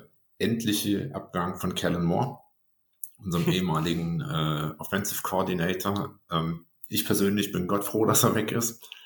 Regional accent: Ravensburg, Baden-Württemberg, Germany; Also hier im Süden, ich selber bin aus Ravensburg

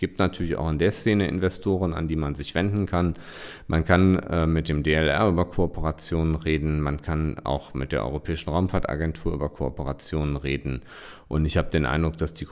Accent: Germany; Und ich finde es wichtig, dass wir als Deutsche mit dabei sind.

